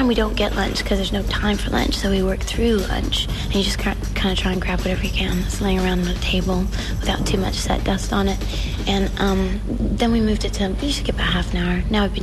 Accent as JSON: {"language": "English", "town": "Los Angeles", "region": "California", "country": "United States", "said": "Not at all. You don't understand. I'm from Los Angeles. Weather is good."}